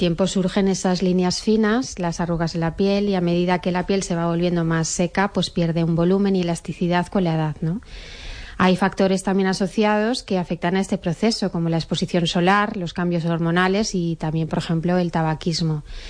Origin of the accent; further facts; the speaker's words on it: Spain; venimos de una zona de España pues que bueno, que hemos estado también muy expuestos al sol